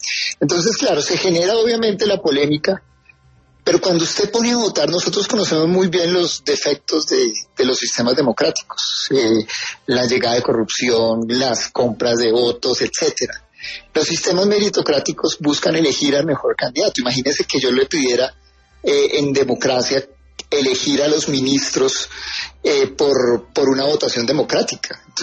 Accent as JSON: {"language": "Spanish", "country": "Colombia", "said": "los dos valores más importantes que hemos tenido como colombianos han sido la educación y la salud"}